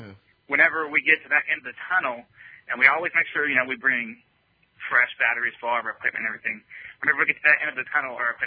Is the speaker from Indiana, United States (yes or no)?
yes; Bloomington, Indiana, United States; I'm from Bloomington, Indiana.